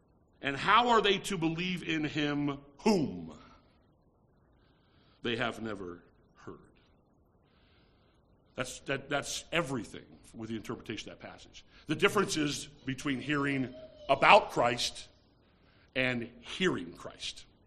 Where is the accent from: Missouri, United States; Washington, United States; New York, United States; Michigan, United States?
New York, United States; But I cannot tell you as a New Yorker, you see.